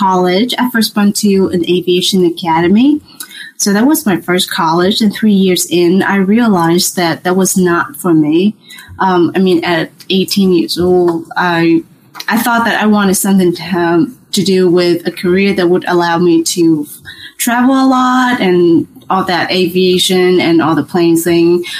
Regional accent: Vietnam; English is a second language; moved away; when I went to the States, that is a very long way from home, from Vietnam. So I'm originally from Vietnam. I'm Vietnamese.

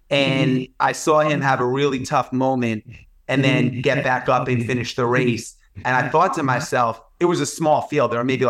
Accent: New York, United States; I grew up in New York in the 80s, right when hip hop was really exploding.

